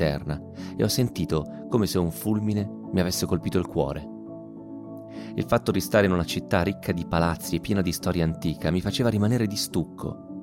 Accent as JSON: {"language": "Italian", "region": "Bogotá", "country": "Colombia", "tie": "born or raised there", "second_language": "Italian", "moved": "yes", "lives_now": "Italy", "said": "Sono nata e cresciuta a Bogotà, in Colombia. La mia vita era là."}